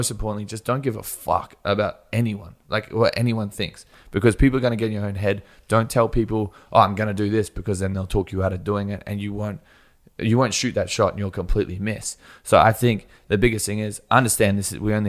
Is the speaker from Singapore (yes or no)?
no; Australia; So like growing up in Australia, we have a very big like rugby culture.